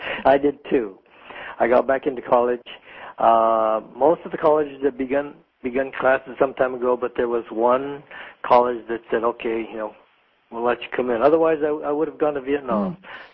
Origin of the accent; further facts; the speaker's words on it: United States; now in Hawaii, United States; And I, as an American, I'm going to stand up and say, this is not my country doing this.